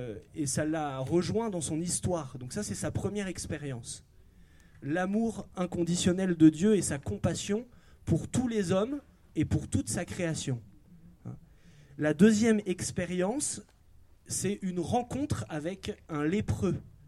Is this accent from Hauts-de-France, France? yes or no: yes; Amiens, Hauts-de-France, France; Je suis de Amiens, nord de la France là.